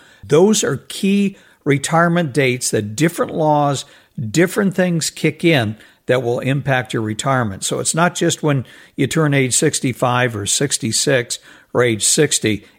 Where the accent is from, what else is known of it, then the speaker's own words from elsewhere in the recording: Arizona, United States; I grew up in Arizona, so I'm well aware of the temperatures